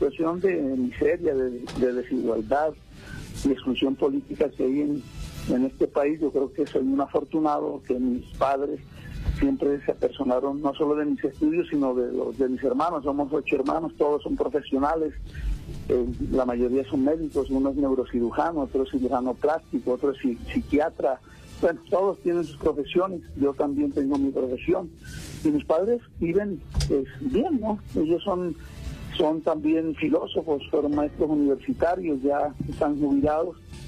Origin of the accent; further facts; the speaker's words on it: Tolú Viejo, Sucre, Colombia; born there; also born or lived in Pasto / Córdoba; nací en Tolú Viejo, Sucre, entre Sincelejo y Tolú. Hice mis estudios primarios en la ciudad de Pasto, donde es mi madre, y luego la secundaria la hice entre Sucre y Córdoba.